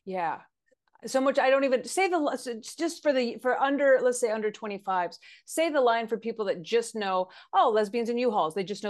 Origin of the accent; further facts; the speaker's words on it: Amarillo, Texas, United States; Yeah, I grew up in a small town in Texas.